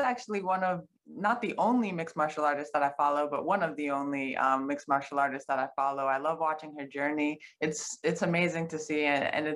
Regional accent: Bronx, New York, United States; but I'm originally from the Bronx.

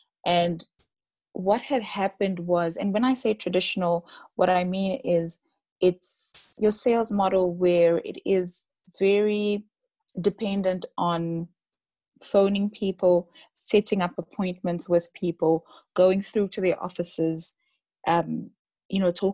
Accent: Botswana; also born or lived in Zambia; now in South Africa; I am currently based in South Africa, and I was born in Zambia, and to a Zambian dad and a South African mom, but I grew up in Botswana.

